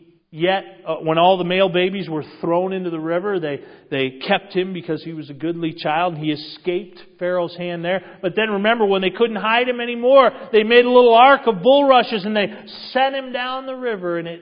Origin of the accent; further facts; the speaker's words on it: Westfield, Massachusetts, United States; If you were to go back to my hometown in Westfield, Massachusetts, or Holyoke, Massachusetts, and you were to meet some of my old friends